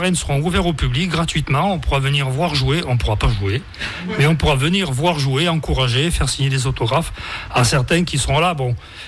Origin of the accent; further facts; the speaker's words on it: France; Mais en tant que Français, je suis le seul.